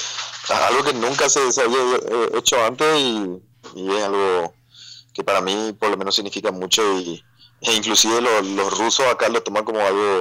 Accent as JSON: {"language": "Spanish", "country": "Paraguay", "said": "hay muchas montañas más que todavía tenemos que alcanzar como paraguayo, ¿verdad?"}